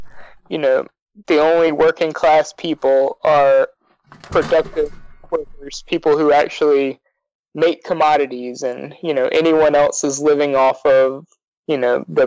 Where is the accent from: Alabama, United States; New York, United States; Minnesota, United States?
Alabama, United States; So, I mean, I'm from Alabama, and most of the workers I know, they're not supportive of socialism.